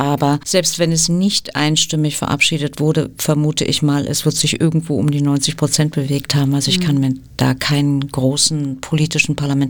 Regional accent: Germany; Ich bin ja in der DDR groß geworden. Ich bin Jahrgang 62

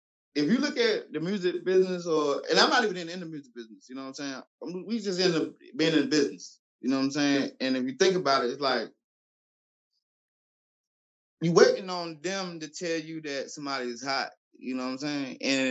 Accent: New York, United States; Because like I said, I came from New York. So I knew, for me being from a small town and being from New York

